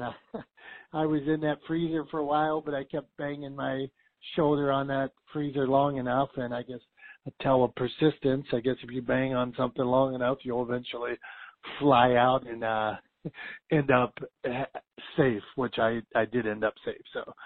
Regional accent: Pittsburgh, Pennsylvania, United States; I'm from Pittsburgh. You can't let people just run over you.

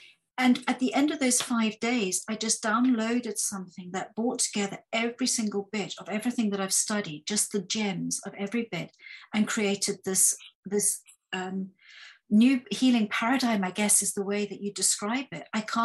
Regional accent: Zimbabwe; now in United Kingdom; Well, very briefly, I grew up in Zimbabwe and came to the UK.

